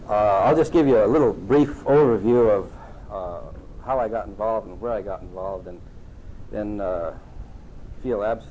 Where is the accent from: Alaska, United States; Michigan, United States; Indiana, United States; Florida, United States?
Alaska, United States; Nenana; born there; I was born in Nenana. My father was a half-breed Athabascan Indian.